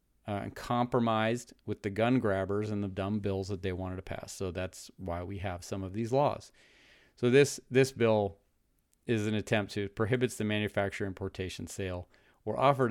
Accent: United States; Yes, absolutely. I am an American.

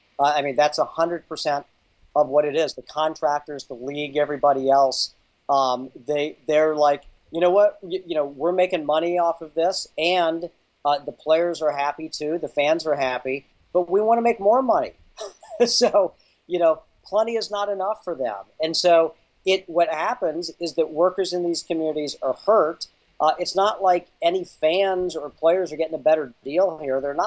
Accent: Indiana, United States; Well, I am from Indiana, but this is my team right here.

